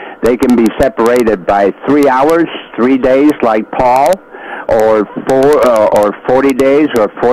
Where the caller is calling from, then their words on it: California, United States; I'm calling from California.